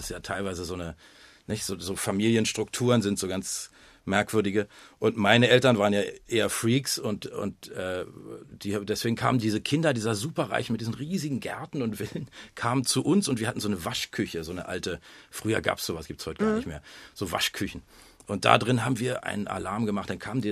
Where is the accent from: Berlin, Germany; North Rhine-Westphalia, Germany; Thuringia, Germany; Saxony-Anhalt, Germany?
Berlin, Germany; born there; geboren bin ich auch im Grunewald in einem alten Pumpwerk am Wilden Eber.